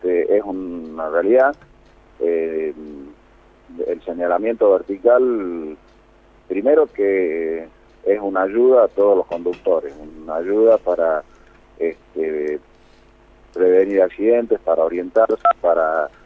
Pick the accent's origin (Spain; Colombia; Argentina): Argentina; somos todos los argentinos los que pagamos con nuestros impuestos la colocación de señales.